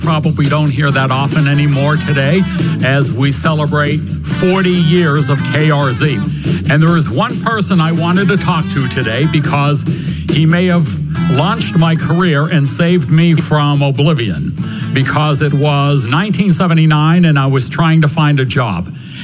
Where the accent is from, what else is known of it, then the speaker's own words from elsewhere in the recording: New England, United States; And I said, why would we advertise the fact we're all from New England?